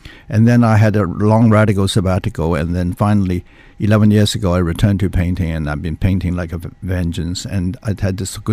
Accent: Shanghai, China; now in England; I was uplifted from Shanghai and landed in England in 52

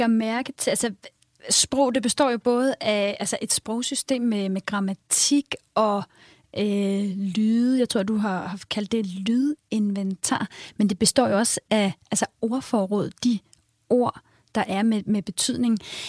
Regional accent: Copenhagen, Capital Region of Denmark, Denmark; Altså for mig, jeg er jo oprindelig fra København

